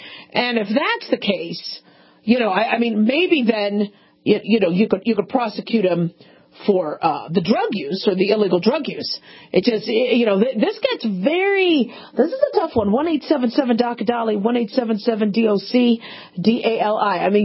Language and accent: English; Phoenix, Arizona, United States; So if you see a Gila Monster like I did multiple times growing up in Phoenix, Arizona, get away from it because they're poisonous